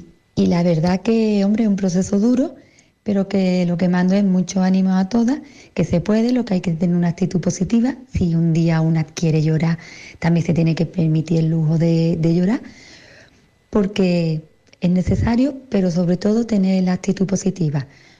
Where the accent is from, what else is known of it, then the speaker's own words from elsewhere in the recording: Álora, Andalusia, Spain; tengo 36 años y soy de Álora, Málaga.